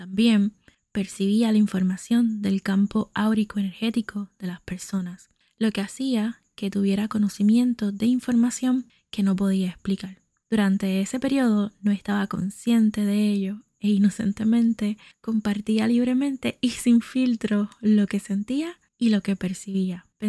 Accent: Puerto Rico; puertorriqueña y tu sanadora holística favorita

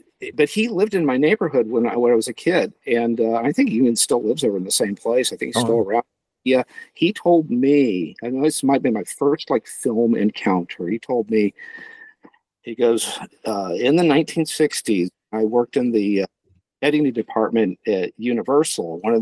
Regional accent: Glendale, California, United States; also born or lived in La Crescenta; my neighborhood was where I grew up in Glendale. I grew up earlier in La Crescenta, where some of the Equinox was shot.

